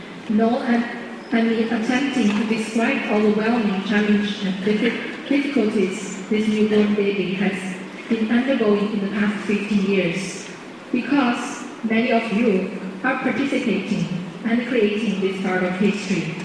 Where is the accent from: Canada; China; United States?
China; Beijing; 15 years ago, a girl was born in this region, specifically in my hometown, Beijing.